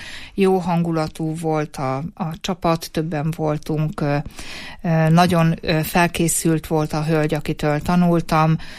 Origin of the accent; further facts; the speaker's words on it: Great Hungarian Plain, Hungary; born there; Én alföldi születésű vagyok